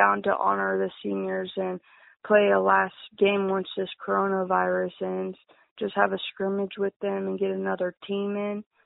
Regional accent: Iowa, United States; Yeah, I actually just started playing again my freshman year for Indianola because I'm actually from Southeast Warren.

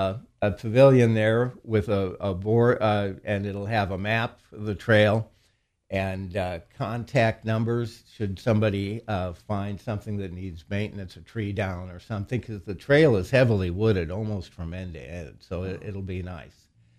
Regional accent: Rockville, Indiana, United States; But you would start, say, I'm from Rockville, so we'd start at the depot in Rockville, go over the covered bridge, and then down the trail, headed due south, through Catlin, through Jessup, go through the middle of Rosedale.

